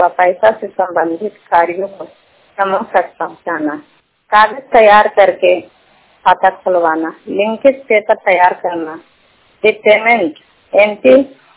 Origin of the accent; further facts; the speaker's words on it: Salipur, Bihar, India; मैं सालीपुर की रहने वाली हूँ, प्रखंड चंदी से।